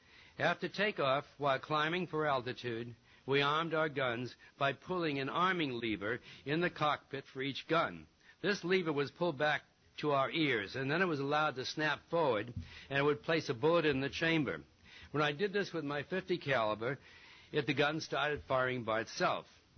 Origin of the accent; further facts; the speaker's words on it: Boston, Massachusetts, United States; reminding me of Tivoli in Copenhagen or Revere Beach outside of Boston, my hometown.